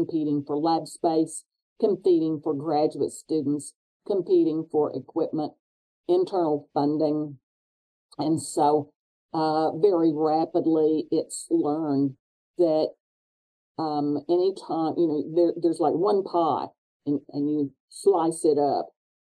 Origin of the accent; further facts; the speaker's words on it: Oklahoma, United States; you may not know that I am Native American. And so there are very few Native Americans as chemistry faculty at R1 institutions, and even fewer female Native Americans. And they're in Oklahoma. When you're growing up, Oklahoma has a lot of Native Americans.